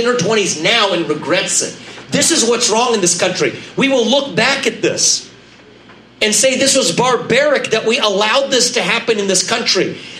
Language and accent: English; Ohio, United States; I grew up in Ohio in the 1990s, and we're in a different place today.